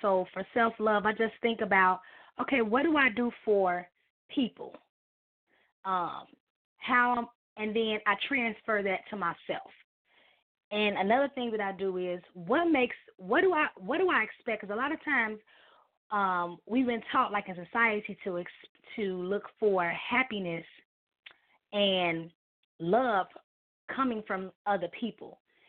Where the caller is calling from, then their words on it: Chicago, Illinois, United States; I'm from Chicago.